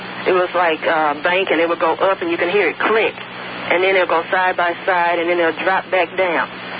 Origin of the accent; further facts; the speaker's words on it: California, United States; I don't know where, because we're from California, so I didn't know where it was.